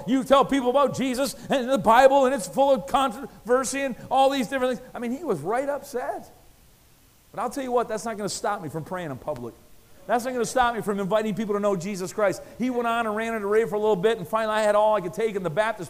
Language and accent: English; St. Thomas, Ontario, Canada; I was sitting in a restaurant in St. Thomas, my hometown there, Ontario.